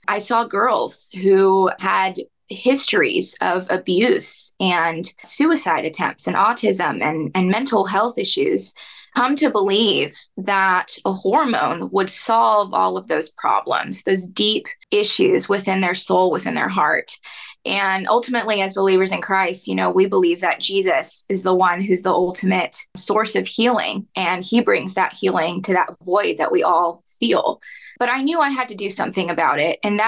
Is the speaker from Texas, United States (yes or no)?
yes; Houston, Texas, United States; I'm from Houston, Texas, born and raised